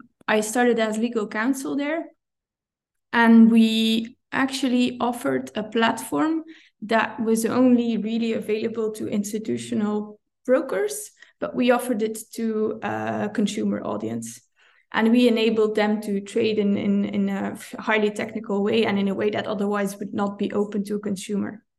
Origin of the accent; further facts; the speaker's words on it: Belgium; But I'm from Belgium, I speak Dutch